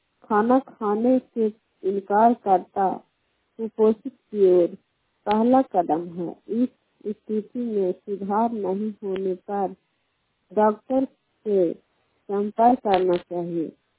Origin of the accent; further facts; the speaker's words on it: Khansariya, Bihar, India; मैं ग्राम खनसरिया पंचायत खैरा प्रखंड नरासा जिला नालंदा की निवासी हूँ।